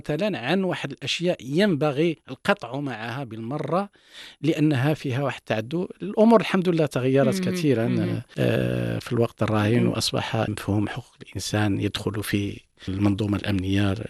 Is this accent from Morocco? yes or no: yes; Morocco; ولكن لي شرف أن أكون كمغربي مثلا حاضرا في هذه الترجمات